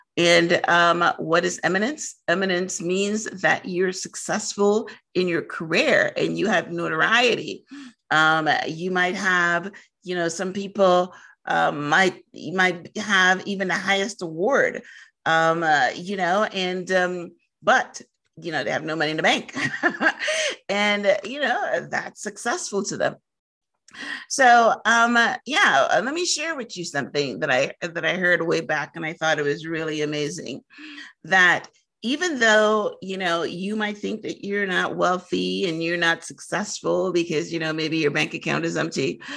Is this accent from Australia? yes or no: no; Guyana; born there; I was born in British Guiana, which is South America. And when I was born, Guyana was a very poor country.